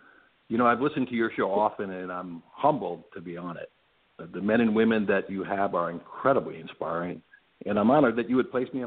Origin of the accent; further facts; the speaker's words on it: United States; because obviously we're white, we're free, we're American.